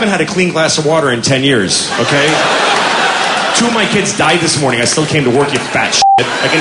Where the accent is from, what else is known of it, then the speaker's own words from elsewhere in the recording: United States; I shouldn't have to do that. I'm American.